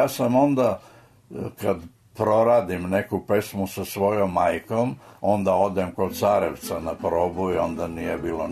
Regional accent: Belgrade, Serbia; also born or lived in Slavonia; Cela porodica je došla u Beograd, tu sam pohađao osnovnu školu, prvu mušku gimnaziju, završio sam režiju na pozorišnoj akademiji, bio sam, kao što rekoh, mlad radio pevač u Radio Beogradu.

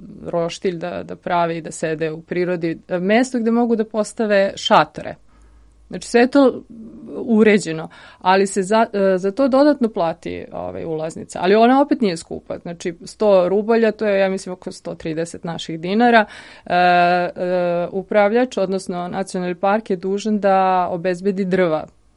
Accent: Serbia; Tako da ima nekih stvari koje kod nas u Srbiji nema

